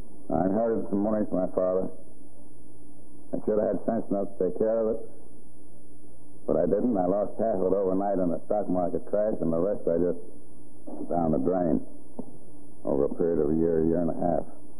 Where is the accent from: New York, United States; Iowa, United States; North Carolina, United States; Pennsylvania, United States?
New York, United States; Albany; I didn't get overseas in World War I, but I was in the outfit that was stationed around right in my hometown of Albany.